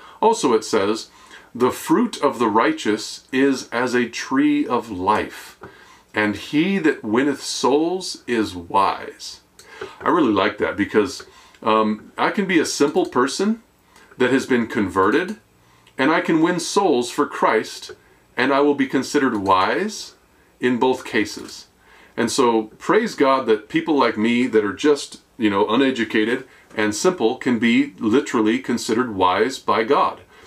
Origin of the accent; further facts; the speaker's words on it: United States; And I'm from America, so what does that mean?